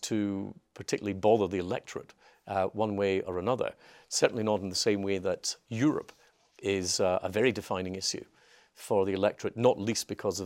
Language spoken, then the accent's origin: English; Scotland, United Kingdom; I'm a unionist. And of course, I'm Scottish and I'm very proud of my Scottishness. Most of my family still live there.